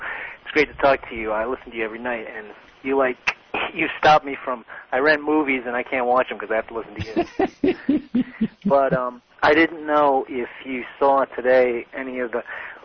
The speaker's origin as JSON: {"language": "English", "region": "Massachusetts", "country": "United States", "said": "And I'm from Massachusetts."}